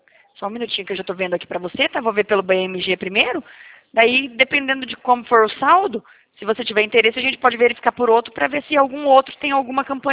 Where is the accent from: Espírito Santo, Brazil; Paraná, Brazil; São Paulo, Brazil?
Paraná, Brazil; Eu sou do interior, do Paraná.